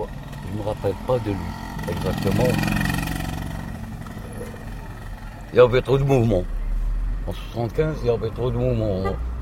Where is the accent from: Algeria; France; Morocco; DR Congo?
Algeria; Mostaganem, Mostaganem Province; Parce que moi, je suis d'origine de Mostaganem.